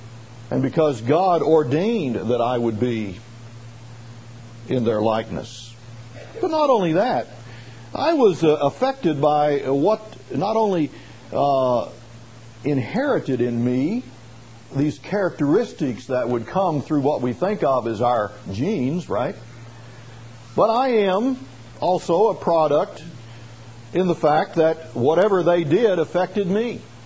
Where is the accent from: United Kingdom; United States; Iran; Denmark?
United States; Shreveport, Louisiana; born there; Now, I don't know really why, but I was born in Shreveport, Louisiana, believe it or not